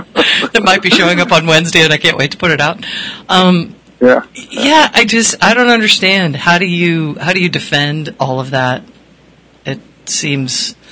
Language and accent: English; Connecticut, United States; I grew up in Connecticut sweating just like you.